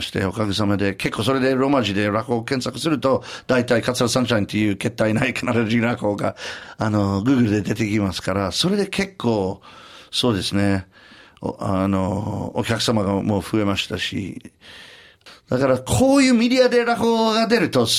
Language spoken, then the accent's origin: Japanese; Canada; 私カナダ人だけど